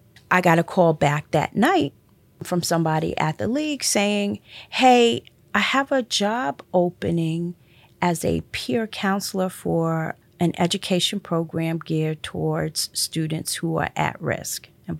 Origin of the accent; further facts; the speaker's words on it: Queens, New York, United States; now in Syracuse, United States; I grew up in Queens. I went to school at Stony Brook out on Long Island. And I got a job in down in the Wall Street district. Before I moved up here for a man, right?